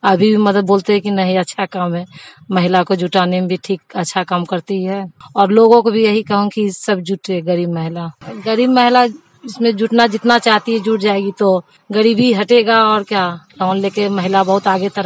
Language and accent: Hindi; Padham, India; मैं पढ़म गांव की रहने वाली हूँ।